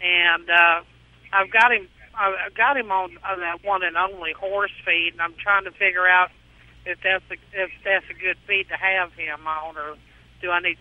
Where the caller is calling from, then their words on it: Hartford, Connecticut, United States; Right at the moment, I'm going through Hartford, Connecticut.